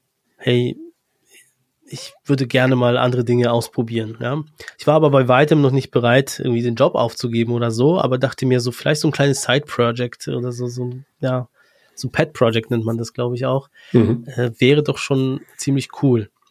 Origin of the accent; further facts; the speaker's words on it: Poland; now in Germany; und ich komme ursprünglich eigentlich aus Polen. Bin dann halt vor einigen Jahren mit meinen Eltern auch mal ausgewandert.